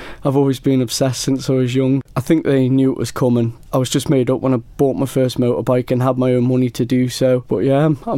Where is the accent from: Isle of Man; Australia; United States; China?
Isle of Man; Ramsey; I'm from Ramsey on the Isle of Man and I've been racing motorbikes for about 5 years now.